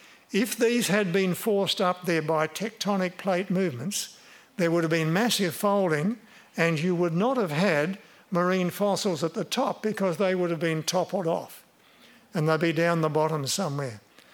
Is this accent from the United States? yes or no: no; Tasmania, Australia; Now, I grew up in Tasmania, and I used to walk into the Western Tiers mountain range